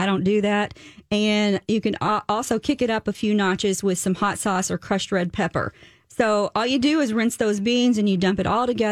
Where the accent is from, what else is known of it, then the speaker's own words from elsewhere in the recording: the South, United States; Okay, so I am from the South. I do like spicy food.